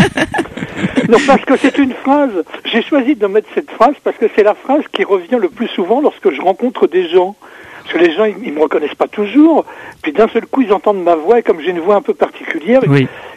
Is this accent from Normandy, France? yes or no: yes; Normandy, France; Chez nous, en Normandie, il fait vachement beau.